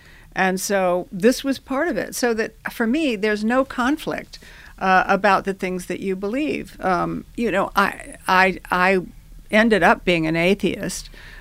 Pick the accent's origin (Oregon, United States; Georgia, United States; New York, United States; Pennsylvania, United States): Georgia, United States; Savannah; also born or lived in all over the world; Well, I'm an Army brat, and so I grew up all over the world. And we never lived in one place longer than a year and a half. But I did, I'm from Savannah, Georgia. My mother is from Savannah.